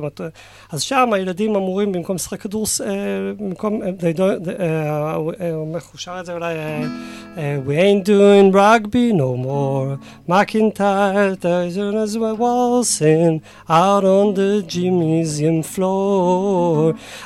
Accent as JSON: {"language": "Hebrew", "town": "Kibbutz Hatzerim", "region": "Southern District", "country": "Israel", "tie": "born or raised there", "said": "אני בן קיבוץ חצרים במקור."}